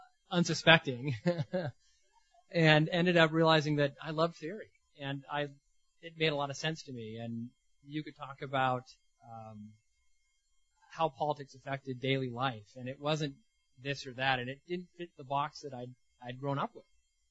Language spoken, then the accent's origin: English; Seattle, Washington, United States; my experience with politics growing up in the Seattle area and going to a private high school was very polarizing.